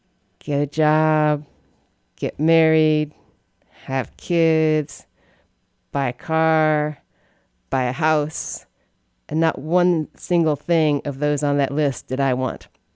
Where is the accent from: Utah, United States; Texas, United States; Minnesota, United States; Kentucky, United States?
Kentucky, United States; also born or lived in Tennessee; Born and raised in Eastern Kentucky, Northeast Tennessee, and went to college in Southwest Virginia for a couple years, all the same region.